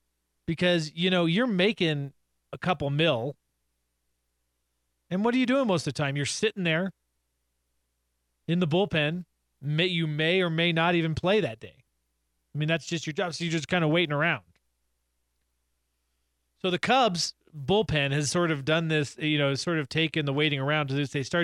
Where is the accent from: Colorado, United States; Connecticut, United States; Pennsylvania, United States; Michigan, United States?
Colorado, United States; Boulder; born there; I was born in Boulder. I am a CU buff.